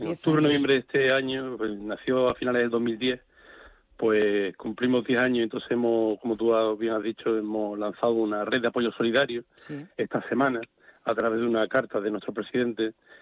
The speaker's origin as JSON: {"language": "Spanish", "country": "Spain", "said": "Pues como cualquier español"}